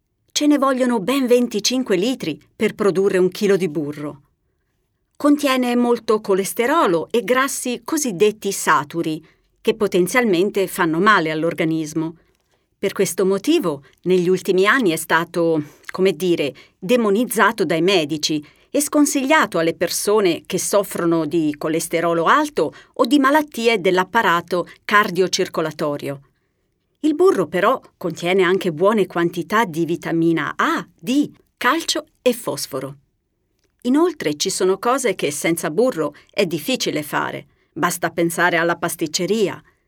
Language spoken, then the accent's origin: Italian; Tuscany, Italy; Quindi per me, che vengo dalla Toscana, l'olio extravergine di oliva è il principe dei condimenti.